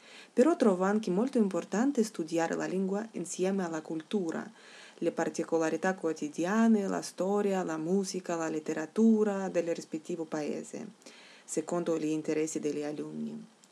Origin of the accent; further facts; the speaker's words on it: Moscow, Russia; moved away as an adult; now in Italy; vengo da Mosca.